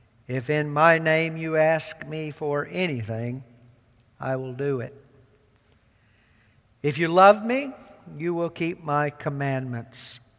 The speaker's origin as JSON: {"language": "English", "region": "the South", "country": "United States", "accent": "southern", "said": "this new phone needs to be trained to my southern accent"}